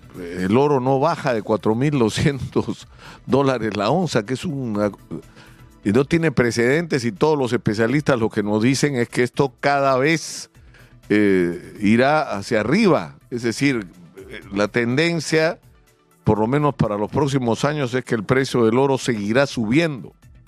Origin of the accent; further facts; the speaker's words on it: Peru; somos todos los peruanos los dueños del subsuelo